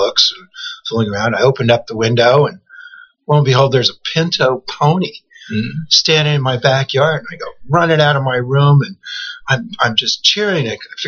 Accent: New York, United States; also born or lived in Ohio; now in Tacoma, United States; I'm originally from Ohio, but I never spent any time there. And I grew up in New York, and then 1973, I decided to go west, and I wound up in Tacoma, Washington, which is where I met Kate 40-some years ago.

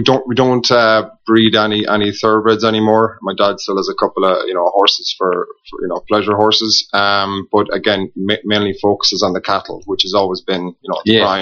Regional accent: Midwest, Ireland; I'm from the Midwest, kind of as a point of reference, maybe an hour east of Galway.

